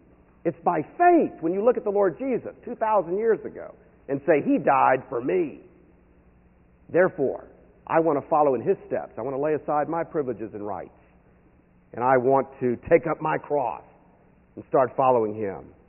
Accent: Florida, United States; moved away; I grew up in Florida and then left.

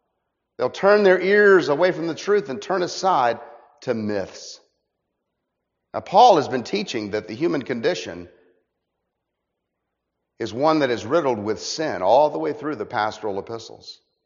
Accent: Orlando, Florida, United States; also born or lived in Miami; You know, I'm from Orlando all my life. I was born in Miami, but raised in Orlando all the way through college.

